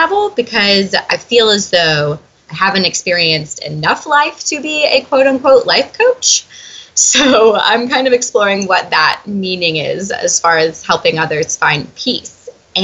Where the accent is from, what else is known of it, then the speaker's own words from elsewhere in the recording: Pensacola, Florida, United States; Okay, so I recently just moved back to my hometown in Pensacola, Florida, and I am taking this time to spend with my family